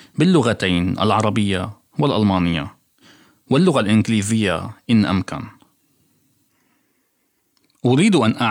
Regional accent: Syria; now in Berlin, Germany; الحروب والقنابل وشلالات الدماء التي تملأ بلادي سوريا إلى يومنا هذا

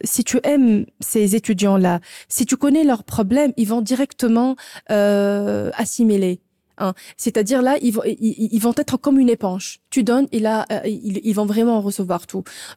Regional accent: Tunis, Tunis Governorate, Tunisia; Alors, je suis tunisienne, je suis grandi à Tunis.

